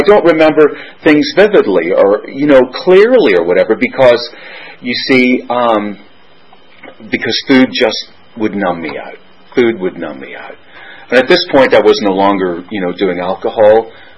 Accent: Northern Ireland, United Kingdom; born there; Well, don't you know, I was born in Northern Ireland.

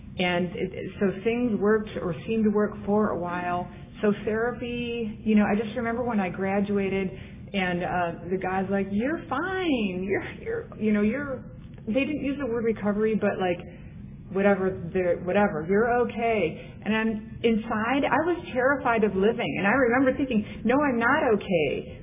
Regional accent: Cleveland, Ohio, United States; I'm from Cleveland, Ohio.

